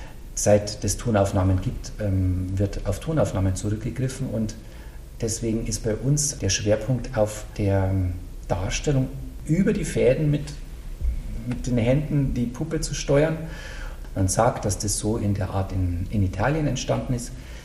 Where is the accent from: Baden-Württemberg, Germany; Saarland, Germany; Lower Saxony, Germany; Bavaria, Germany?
Bavaria, Germany; Bad Tölz; Ich komme ursprünglich aus Bad Tölz.